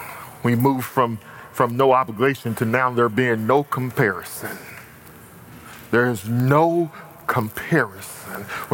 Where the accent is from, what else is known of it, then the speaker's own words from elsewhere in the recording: Texas, United States; and then on top of that, I'm from Texas, okay? So we think we're it when it comes to football.